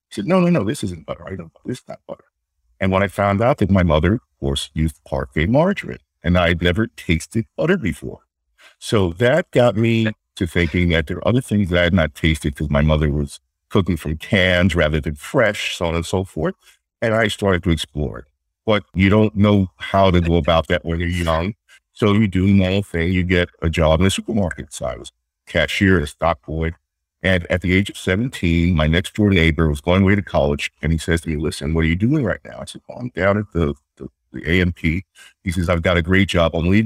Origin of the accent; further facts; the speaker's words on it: Queens, New York, United States; I grew up in Queens, New York, family house, and my mother was not a good cook.